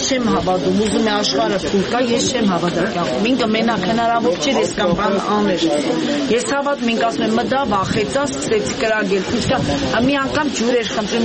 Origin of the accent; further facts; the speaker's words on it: Gyumri, Shirak, Armenia; Գյումրիի բնակիչ եմ, իծանե գյումրեցի եմ ես